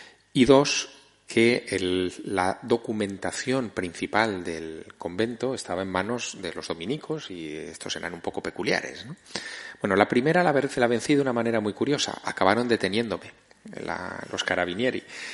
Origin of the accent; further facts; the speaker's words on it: Teruel, Aragon, Spain; yo soy de Teruel, como ha dicho antes César, o sea, cabezón